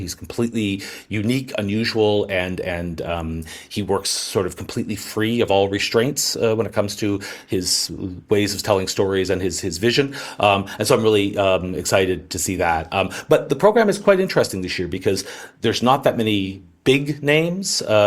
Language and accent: English; Canada; I'm Canadian